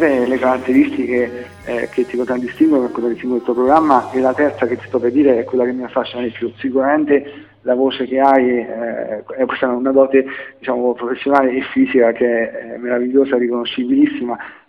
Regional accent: Ascoli Piceno, Marche, Italy; io da marchigiano, poi da Ascolano

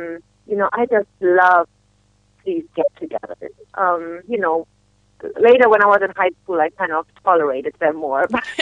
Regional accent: Germany; Well, I grew up in Germany, and Advent is a big deal there.

